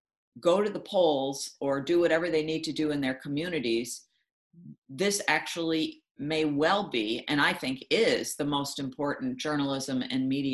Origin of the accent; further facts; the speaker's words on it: Buffalo, New York, United States; the two papers in my hometown of Buffalo